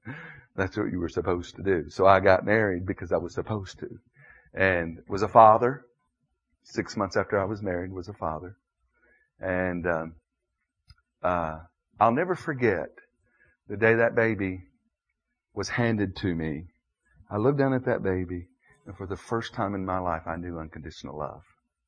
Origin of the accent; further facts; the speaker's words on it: Nashville, Tennessee, United States; And I was raised in Nashville, Tennessee, where there really are more Baptists than there are people.